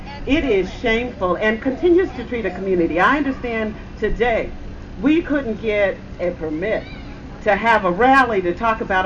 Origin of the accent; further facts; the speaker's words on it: New Orleans, Louisiana, United States; born there; I was born in New Orleans. I had family in New Orleans.